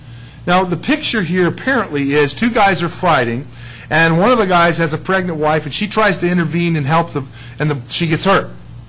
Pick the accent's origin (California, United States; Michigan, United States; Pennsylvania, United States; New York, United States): California, United States; San Diego; that guy just loved to harass me, because I'm from San Diego. I'm not a real bull guy, okay?